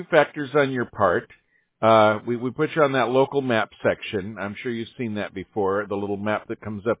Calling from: California, United States; I'm in Orange County, California.

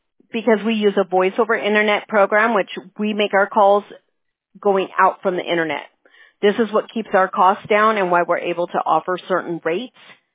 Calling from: California, United States; California.

